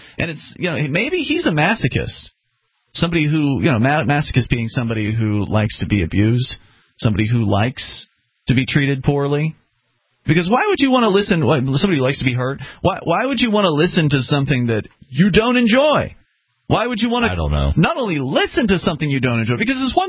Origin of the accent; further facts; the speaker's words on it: Sarasota, Florida, United States; Actually, from my hometown of Sarasota, Florida.